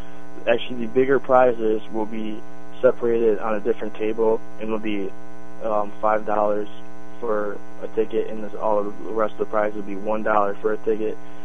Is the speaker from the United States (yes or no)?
yes; Syracuse, New York, United States; You know, I chose the Upstate Cancer Center in Syracuse just because, you know, it's my hometown. I've lived here my entire life.